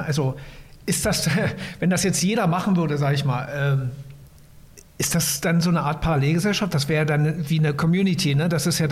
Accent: East Germany, Germany; das kenne ich ja aus dem Osten noch, ich komme ja selber aus dem Osten, diese Dorfgemeinschaft

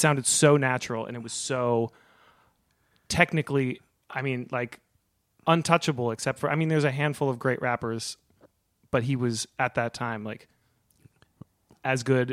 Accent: Berkeley, California, United States; now in Los Angeles, United States; I live in Los Angeles, but I grew up in Berkeley

